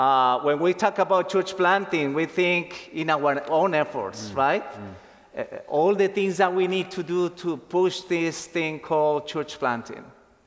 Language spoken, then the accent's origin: English; Valle del Cauca, Colombia; I grew up, I always remember growing up in Colombia in a small town, 40 minutes from our city, from Cali.